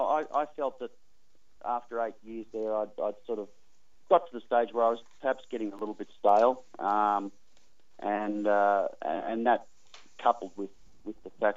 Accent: Sydney, New South Wales, Australia; born there; I was born in Sydney and was sort of really keen on the idea of coming back to Sydney

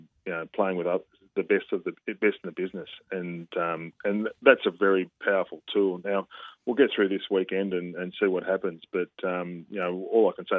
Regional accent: New South Wales, Australia; born there; I was born in New South Wales

